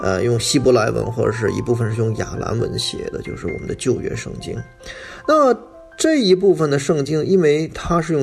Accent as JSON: {"language": "Chinese", "country": "China", "said": "我自己本身就是那我是中国人，那我有中文的底子，"}